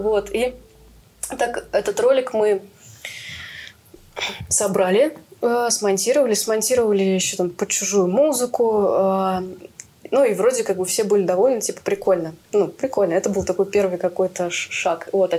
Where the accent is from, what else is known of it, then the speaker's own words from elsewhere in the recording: Vladimir, Vladimir Oblast, Russia; Ну, потому что магазин во Владимир, я сама из Владимира.